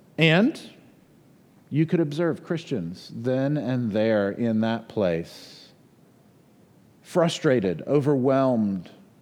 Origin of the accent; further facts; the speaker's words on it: Miami, Florida, United States; That's a word that hits home. I grew up in Miami